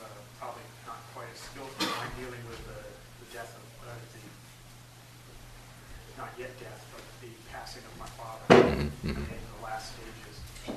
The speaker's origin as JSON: {"language": "English", "town": "Boston", "region": "Massachusetts", "country": "United States", "said": "I'm originally from Boston, but currently I live in the West Coast"}